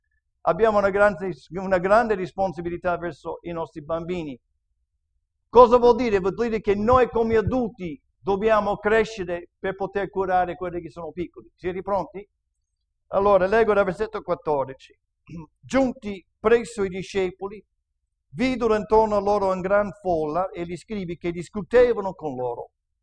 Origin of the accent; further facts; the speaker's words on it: United States; accent: American English; first language English; Italian is a second language; Lui parla l'inglese puro, io parlo l'inglese americano.